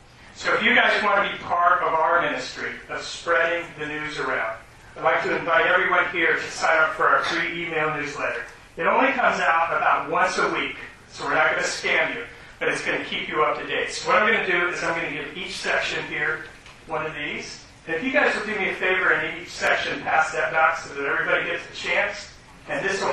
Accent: East Coast, United States; moved away as an adult; also born or lived in California; I'm actually not a native of California. I'm actually from the East Coast. But in order to prove to you that when I moved to California, I lived there for 29 years

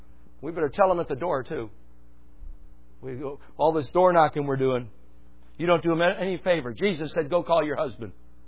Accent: New York, United States; Come on, I'm from New York. I'll say everything bad I want about that place.

